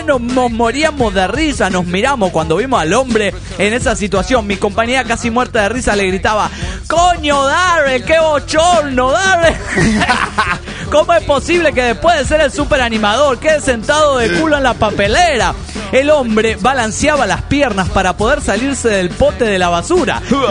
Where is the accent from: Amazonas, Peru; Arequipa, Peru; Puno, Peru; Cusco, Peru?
Puno, Peru; Hola, soy … de Puno, Perú.